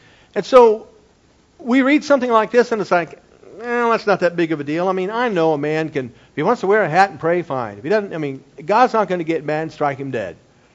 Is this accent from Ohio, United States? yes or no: yes; Cincinnati, Ohio, United States; from Cincinnati at the Summa Church. And you know, I got saved when I was 12 years old, was raised in a very rough environment